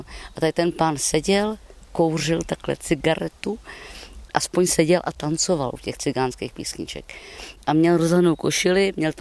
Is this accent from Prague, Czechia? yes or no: no; Plzeň Region, Czechia; u nás na Plzeňsku se tomu říká máselníci, méselníci, nebo pepici, žluťáci